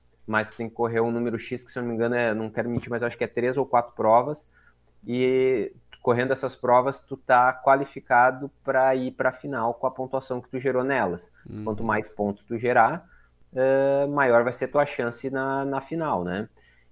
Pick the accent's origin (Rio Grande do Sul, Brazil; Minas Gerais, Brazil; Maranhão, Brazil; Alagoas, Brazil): Rio Grande do Sul, Brazil; Mampituba; eu nasci e fui criado aí do ladinho, em Mampituba. Então, conhecia bem a região e, como morador, conhecia alguns pontos.